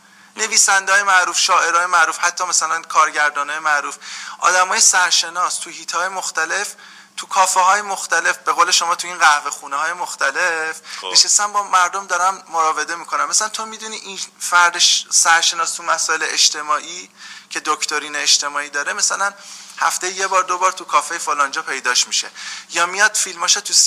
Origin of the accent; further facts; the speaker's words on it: Tehran, Tehran Province, Iran; ولی ما تو تهران، مثلا من تو خیابون جیهون درس خوندم، به دنیا اومدم، بزرگ شدم،